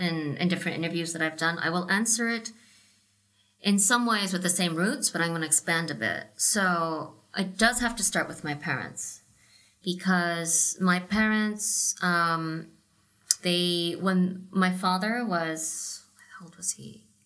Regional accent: San Francisco, California, United States; I grew up in San Francisco.

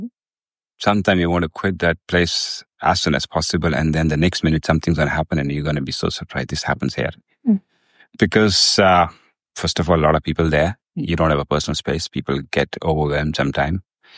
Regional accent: India; I'm from India and I've got no horse background.

